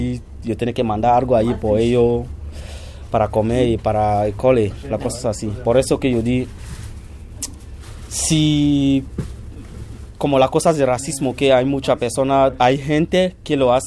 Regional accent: Cameroon; moved away; yo estaba bien en Camerún antes de venir aquí, porque yo estaba trabajando con los españoles en mi país.

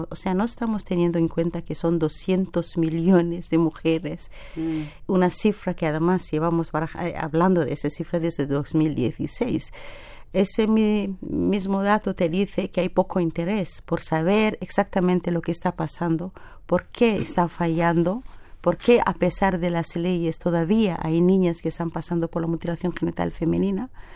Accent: Kenya; moved away as an adult; now in Spain; Entonces soy somalí de Kenia.

